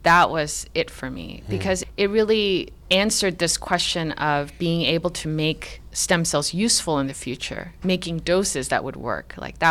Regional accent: Canada; moved away; also born or lived in Bethesda, Maryland; Yeah, I grew up in Canada and then ended up in Bethesda, Maryland.

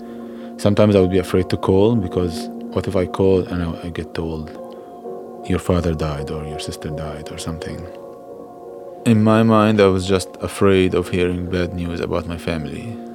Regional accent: Syria; English is a second language; I get scared now, to be honest, when people hear my accent and ask me, where are you from? And just like, I know I'm gonna tell them I'm from Syria

